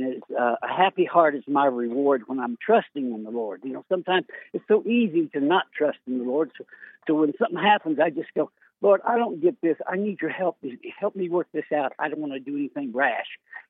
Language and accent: English; Decatur, Alabama, United States; I grew up in Decatur, Alabama, way down south. I'm a southern boy.